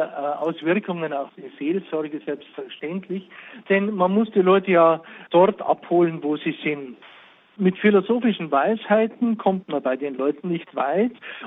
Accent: Regensburg, Bavaria, Germany; Ich bin in Regensburg geboren und ich bin in Regensburg aufgewachsen. Ich habe auch dort studiert und bin dort zum Priester geweiht worden.

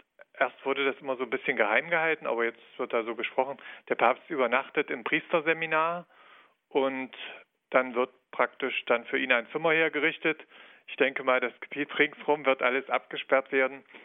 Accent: Bodenrode, Thuringia, Germany; Also aufgewachsen bin ich ja in Bodenrode. Das ist ein Dorf, das ist nur circa 4 Kilometer von Etzelsbach weg.

